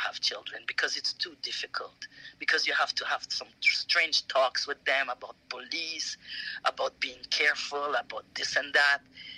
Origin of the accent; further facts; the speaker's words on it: Montreal, Quebec, Canada; because I grew up in Montreal, right? I went to Montreal when I was 9 years old.